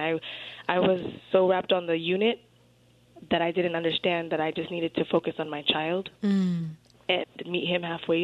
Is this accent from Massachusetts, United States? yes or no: no; California, United States; I'm not from the area. I'm from Ventura County.